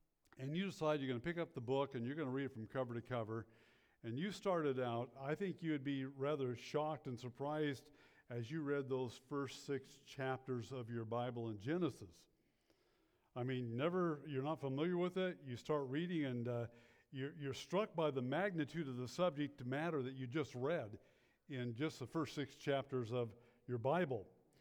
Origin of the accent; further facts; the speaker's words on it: Arlington, Washington, United States; I come from Arlington, the big city metropolis of Arlington, Iowa. There is an Arlington, Iowa that my wife came from. I meant Arlington. You can see how messed up I am. Arlington, Washington is what I mean, okay?